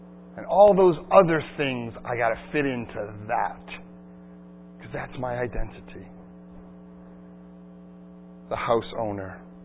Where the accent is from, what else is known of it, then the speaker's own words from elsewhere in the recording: United States; I'm a husband. I'm a father. I'm a pastor. I'm an American.